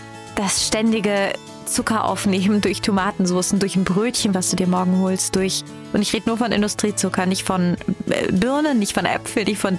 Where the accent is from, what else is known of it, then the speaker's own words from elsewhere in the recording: Italy; Ich komme aus Italien, ich bin hier auf dieser Welt, um zu essen